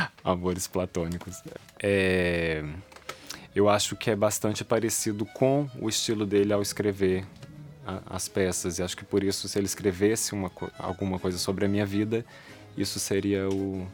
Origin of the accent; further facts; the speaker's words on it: Belo Horizonte, Minas Gerais, Brazil; moved away; Eu não sou natural de São Paulo, eu sou de Belo Horizonte.